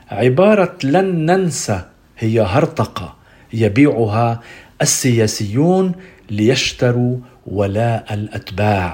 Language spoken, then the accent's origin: Arabic; Lebanon; نحن أنجزنا كلبنانيين التوازن الصعب وصرنا نموذجا وأمثولة